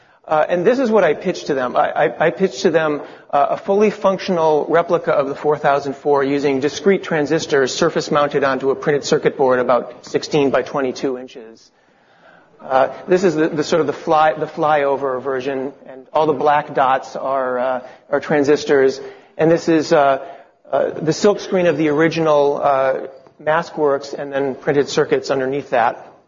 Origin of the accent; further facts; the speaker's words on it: Italy; English is a second language; now in Silicon Valley, United States; knew I wanted a computer when I grew up and could afford a house that I could fit the computer in. I moved from Italy where I lived, to Silicon Valley